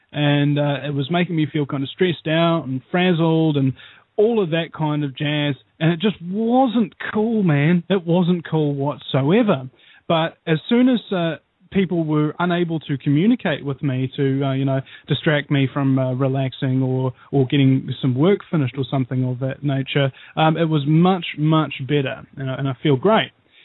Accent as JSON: {"language": "English", "country": "New Zealand", "said": "Well, first guy is a Kiwi collaborator, and I'm from New Zealand"}